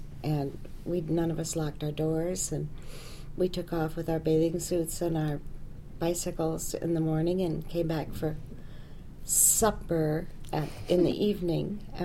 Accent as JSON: {"language": "English", "town": "Blair", "region": "Nebraska", "country": "United States", "tie": "born or raised there", "also_born_or_lived": "Traer, Iowa", "said": "Well, I was born in Traer, Iowa, but I was raised in Blair, Nebraska, just over the Missouri River."}